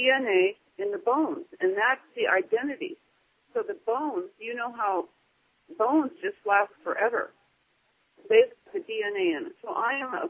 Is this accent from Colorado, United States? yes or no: yes; Denver, Colorado, United States; I'm from Denver.